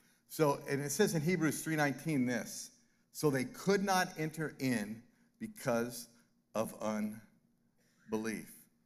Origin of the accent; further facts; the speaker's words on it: Lake Havasu City, Arizona, United States; I'm from Lake Havasin City, for some.